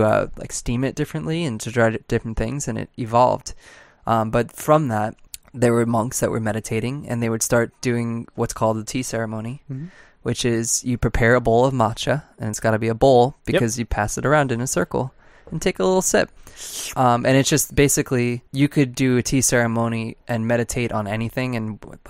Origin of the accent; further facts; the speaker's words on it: New York, United States; We're both from Long Island.